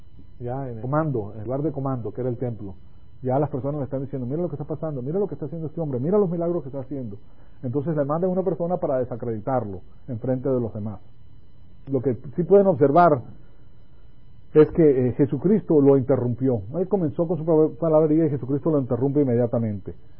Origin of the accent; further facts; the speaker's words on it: Venezuela; moved away; Cuando yo vine de Venezuela, yo vengo de una familia en Venezuela que es muy poderosa, pues está en los rangos más altos de Venezuela.